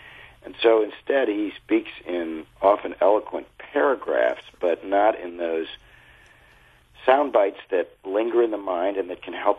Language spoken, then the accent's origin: English; Chicago, Illinois, United States; I'm from Chicago originally, and I knew him when he was a state senator.